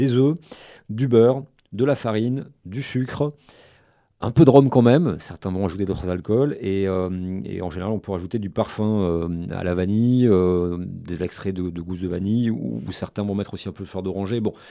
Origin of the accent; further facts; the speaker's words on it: Occitanie, France; chez nous, en Haute-Pyrénées et en Bigorre, en fait, bigourdant aux Pyrénéens